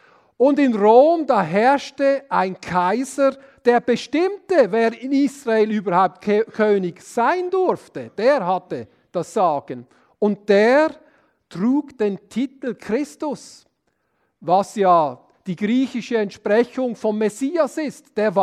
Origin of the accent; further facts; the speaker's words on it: Basel area, Switzerland; Ussi und ich, wir kommen ja aus der Agglomeration von Basel.